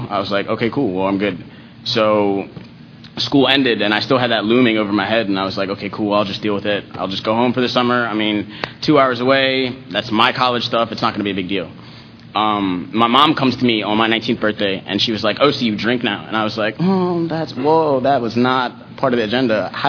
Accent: Ellicott City, Maryland, United States; I'm from Maryland. I know you guys have all heard of Baltimore, but I lived in this place called Ellicott City. It's right outside, maybe like 15 minutes.

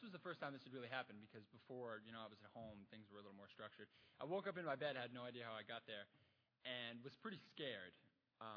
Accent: Maine, United States; I grew up in Maine, and I came from a family that didn't drink at all.

